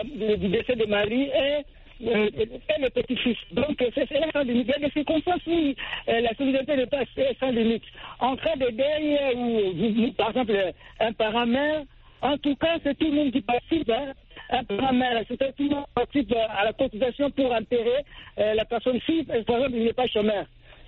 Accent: Mali; surtout chez nous au Mali.

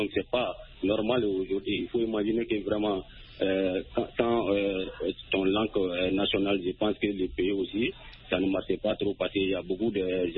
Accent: Mali; Il faut imaginer d'aujourd'hui les moments que je fréquentais dans mon village natal ici.

